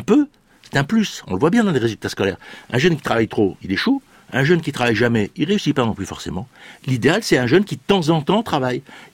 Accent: Marseille, Provence-Alpes-Côte d'Azur, France; Moi je suis marseillais, enfin j'habite à la campagne, mais je suis très marseillais, j'ai été élu à Marseille.

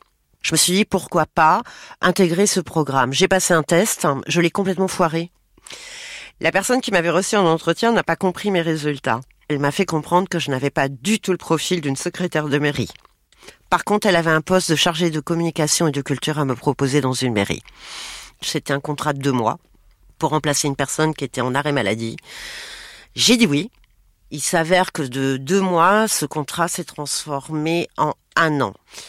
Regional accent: Brittany, France; born there; moved away as an adult; Je suis née en Bretagne. Après mon bac, j'ai passé un BTS tourisme à Brest où je m'ennuyais profondément. Donc j'ai quitté la France pour partir en Angleterre.

